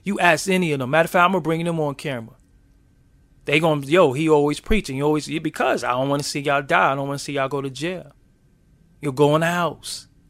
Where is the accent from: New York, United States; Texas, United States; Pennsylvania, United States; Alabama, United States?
New York, United States; Brooklyn; And, yo, I'm from Brooklyn. I love Brooklyn.